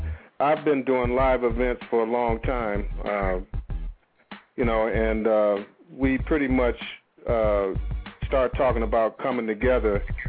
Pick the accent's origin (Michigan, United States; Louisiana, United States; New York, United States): Michigan, United States; Detroit; I'm originally from Detroit